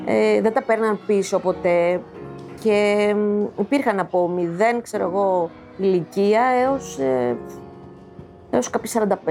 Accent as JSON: {"language": "Greek", "town": "Athens", "region": "Attica", "country": "Greece", "tie": "born there", "also_born_or_lived": "Arcadia", "said": "Γεννήθηκα στην Αθήνα και τα πρώτα χρόνια νομίζω τα πέρασα, μέχρι 2-3 χρονών τα πέρασα στην επαρχία, σε ένα χωριό της Αρκαδίας."}